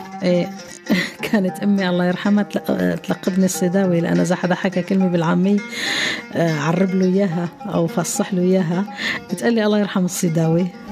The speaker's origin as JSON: {"language": "Arabic", "town": "Mhambel", "region": "Idlib Governorate", "country": "Syria", "tie": "born or raised there", "said": "قلت لك نحن ضيعتنا فيها يعني كواع صعبة، يعني منعطفات خطيرة بمحنبيل"}